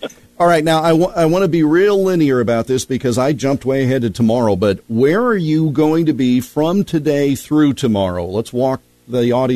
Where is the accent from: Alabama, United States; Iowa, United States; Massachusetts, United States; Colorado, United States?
Iowa, United States; When I was growing up in Iowa and the window was open and it was raining and water was coming in the house, you shut the window.